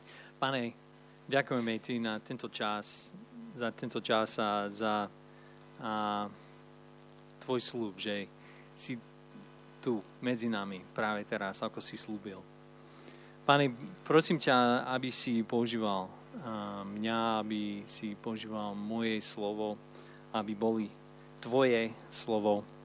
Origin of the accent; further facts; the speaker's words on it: Texas, United States; Slovak is a second language; now in Trenčín, Slovakia; som prišiel sem z Texasu.